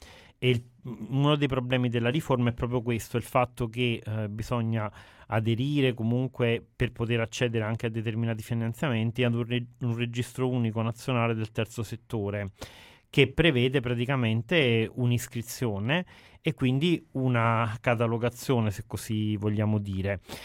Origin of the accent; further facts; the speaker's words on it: Arzignano, Veneto, Italy; vengo da Arzignano e sono un volontario da 20 anni ormai di associazioni tra cui CILSA, che è proprio di Arzignano